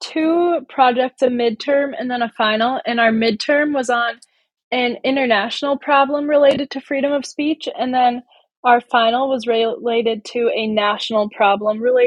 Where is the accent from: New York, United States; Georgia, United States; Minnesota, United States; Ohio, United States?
Minnesota, United States; Eagle Lake; now in Jordan, United States; So I currently live in Jordan, but I grew up in Eagle Lake, Minnesota, which is not far from here, not far from Mankato.